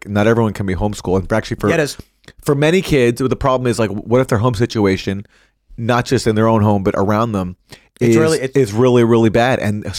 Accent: Canada; I grew up in Canada. And so Canada is different because there's way less people

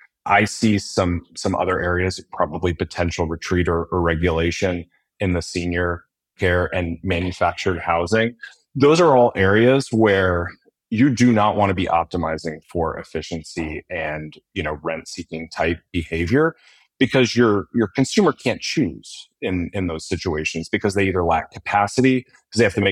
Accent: Encinitas, California, United States; I grew up in Encinitas.

